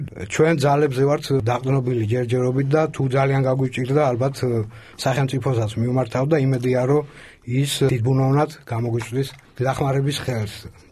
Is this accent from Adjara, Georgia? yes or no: no; Tbilisi, Georgia; სწავლობდი რუსულ სკოლაში, გადმოვედით თბილისში საცხოვრებლად, სადაც მეხუთე კლასიდან გავაგრძელე რუსულ სკოლაში სწავლა